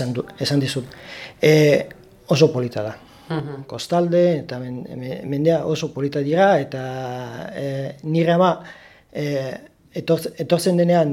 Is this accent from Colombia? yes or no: no; Milan, Lombardy, Italy; Basque is a second language; moved away as an adult; now in Spain; italiarra naiz, milangoa naiz. Eta duela la urte, erabaki nuen hemen etortzeko, nire bikotekidegatik.